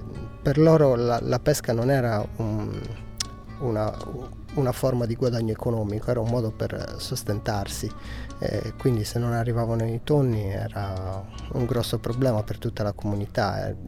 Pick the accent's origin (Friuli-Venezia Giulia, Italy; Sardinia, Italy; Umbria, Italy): Sardinia, Italy; la Sardegna è la mia terra